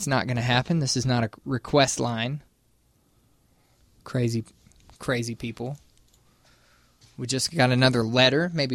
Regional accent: the South, United States; You know what's weird? I'm an American and I'm from the South and I hate ranch dressing.

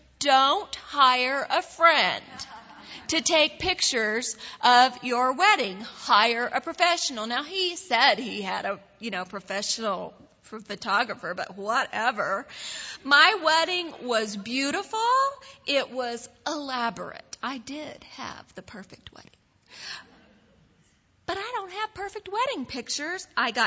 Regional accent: Texas, United States; I'm from Texas.

